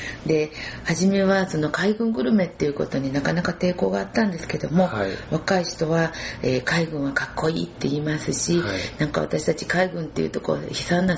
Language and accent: Japanese; Maizuru, Kyoto, Japan; よそ行っても舞鶴にから舞鶴の出身です、私は舞鶴ですっていうことを大きな声で言って